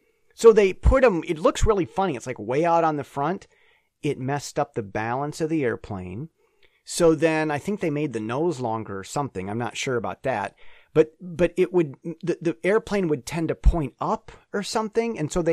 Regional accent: United States; now in Taiwan; See, as an American who's lived in Taiwan for 10 years, I have something to say about this.

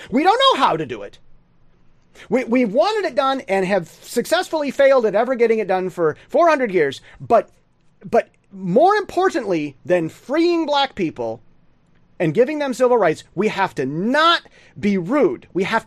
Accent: United States; now in Taiwan; As the American who's lived in Taiwan all these years, and from my time living over here

